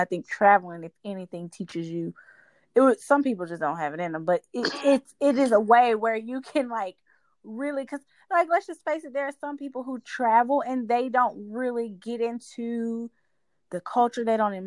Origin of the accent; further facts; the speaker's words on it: United States; I definitely still have mine sometimes too. Because I'm still American at the end of the day.